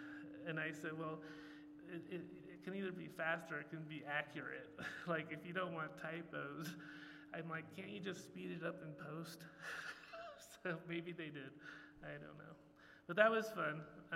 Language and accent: English; Eugene, Oregon, United States; I read in the newspaper in my hometown of Eugene, Oregon